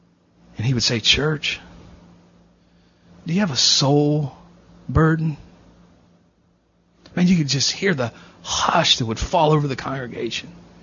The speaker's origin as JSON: {"language": "English", "region": "Ohio", "country": "United States", "tie": "born or raised there", "said": "You know, I grew up in Southwest Ohio, which is really Kentucky."}